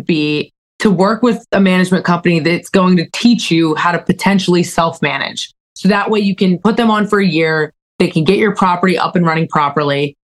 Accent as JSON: {"language": "English", "region": "Northeast", "country": "United States", "said": "The thing is that we're both from the Northeast, me and Mandy, and we grew up eating pasta, pizza, chicken, cutlet."}